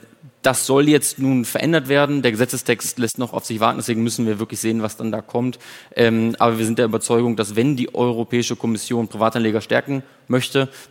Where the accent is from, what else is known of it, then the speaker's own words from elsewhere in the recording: North Rhine-Westphalia, Germany; ich komme aus dem Münsterland oder erst Ostwestfalen aus Münsterland und da sind wir relativ langweilig.